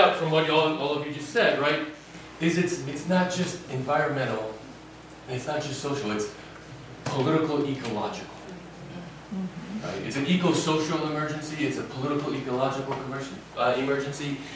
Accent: Miami, Florida, United States; born there; now in Baltimore, United States; As we begin, I was born in Miami. I did my PhD at Notre Dame, and I now teach at Loyola University, Maryland in Baltimore. Been there for 8 years.

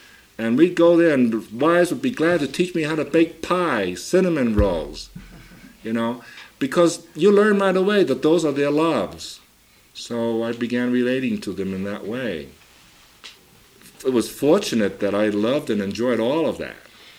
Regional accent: United States; In my case, for instance, as an American-born person, having been trained, reared, and educated in this country now

